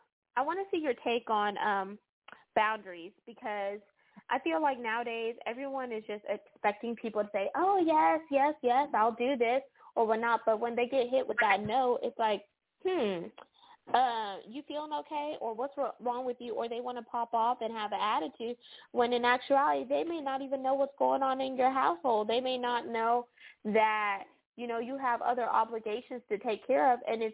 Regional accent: United States; now that, you know, I was raised in America versus my brother

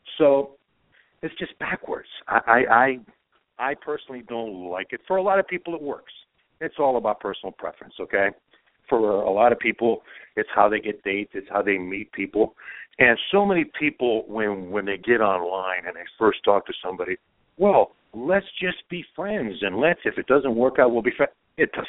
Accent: Croatia; English is a second language; moved away; I was born in Europe. I'm a Croatian. I was raised it. My whole core is European.

